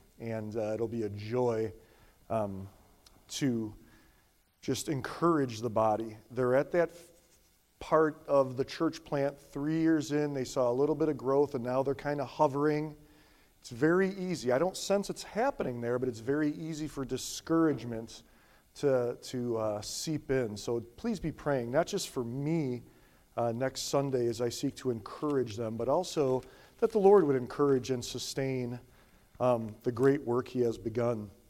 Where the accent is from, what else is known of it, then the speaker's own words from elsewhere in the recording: Naperville, Illinois, United States; Number one, Naperville's my hometown.